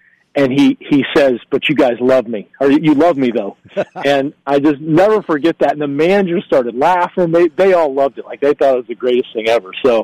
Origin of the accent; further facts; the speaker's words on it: California, United States; You know, I grew up in the Bay Area, and I grew up actually not too far from, I was high school rivals with, Gary Payton.